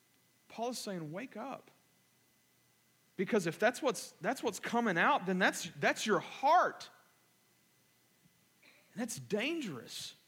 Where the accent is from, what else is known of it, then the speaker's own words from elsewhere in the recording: Kentucky, United States; I'm from Kentucky. I don't know what the bushel was about.